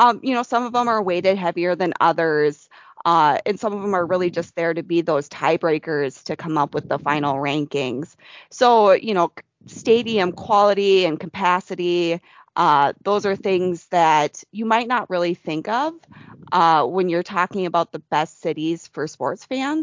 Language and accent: English; Minnesota, United States; For instance, I'm from Minnesota, so I was surprised to see that we ranked as low as we did on the hockey one because, we're known as the state of hockey.